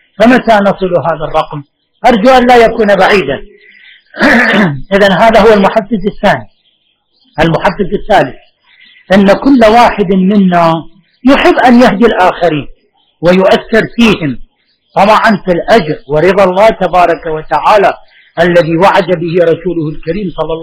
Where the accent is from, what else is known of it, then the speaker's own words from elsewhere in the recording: Najaf, Najaf Governorate, Iraq; أنا نجفي لا أزعل من هذا الكلام